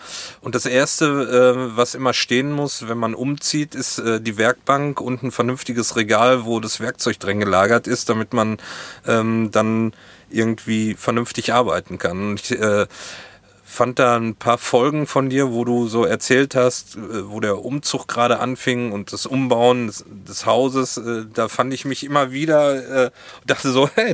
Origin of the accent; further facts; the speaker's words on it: Hagen, North Rhine-Westphalia, Germany; now in Hamburg, Germany; Und ich komme nämlich ursprünglich aus Hagen. Das ist ja nur ein paar Kilometer von Lüdenscheid entfernt, wo ihr herkommt.